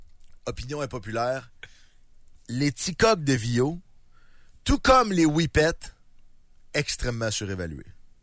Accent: Lévis, Quebec, Canada; on m'écœure parce que je viens de Lévis

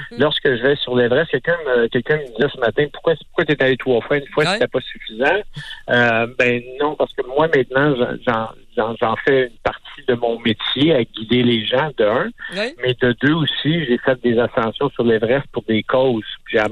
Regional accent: Quebec, Canada; comme on voit ici chez nous au Québec

